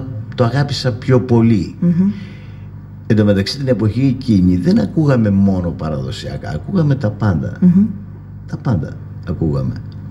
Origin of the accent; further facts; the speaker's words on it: Athens, Attica, Greece; also born or lived in Monastiraki, Evrytania; Δημοτικό τελείωσα στο χωριό μου στο μοναστηράκι, έφυγα 12 ετών από εκεί, της εποχής εκείνης, πήγαμε όλοι στην Αθήνα που ήταν τα αδέρφια μου.